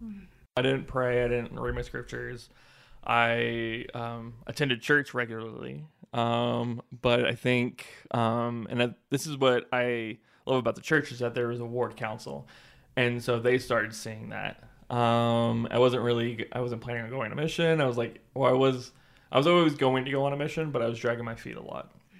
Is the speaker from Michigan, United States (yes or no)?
no; Houston, Texas, United States; I'm an alumnus from Utah Valley University. I'm from Houston, Texas, and I served a mission in Denver, Colorado